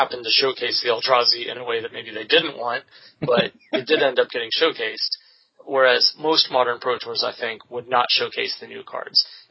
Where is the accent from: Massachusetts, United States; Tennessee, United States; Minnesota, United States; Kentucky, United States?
Tennessee, United States; Nashville; And I know this because that's my home turf. I grew up in Nashville. That's where I learned how to play Magic. That's where my parents live.